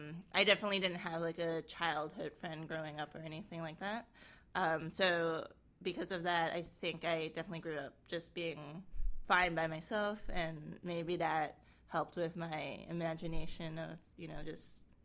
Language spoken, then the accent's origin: English; Queens, New York, United States; I was born in Queens.